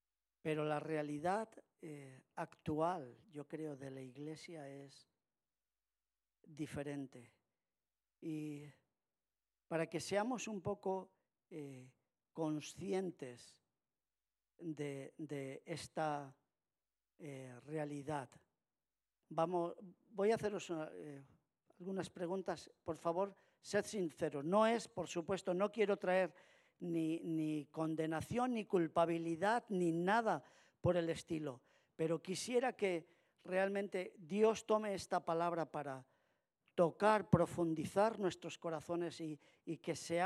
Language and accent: Spanish; Castile, Spain; como yo lo recuerdo en mi tierra castellana, donde había mucho cereal